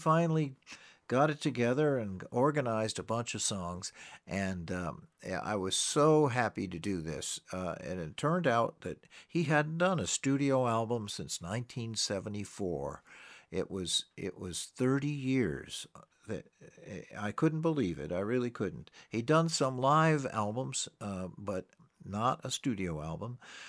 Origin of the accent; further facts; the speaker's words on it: Boston, Massachusetts, United States; now in Nashville, United States; When I first moved to Nashville and people found out I was from the Boston area, they would always ask me if I knew